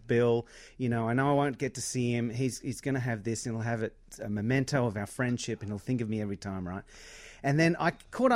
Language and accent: English; Australia; accent: Australian; we grew up in Australia hearing American accents.